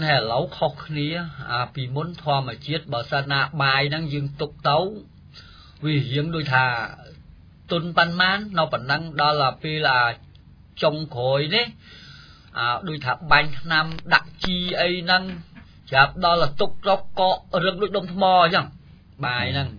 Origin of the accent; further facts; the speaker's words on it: Kampot, Cambodia; មកពីភូមិដំណាក់ជក្រំឃុំឆ្នាយចិត្តស្រុកជុំគិរីខេត្តកំពត